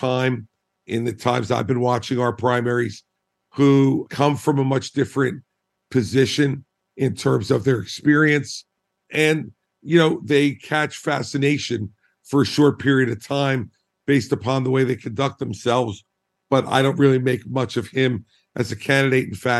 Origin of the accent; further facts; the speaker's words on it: New Jersey, United States; I'm a Republican from New Jersey. Booing is not something that's foreign.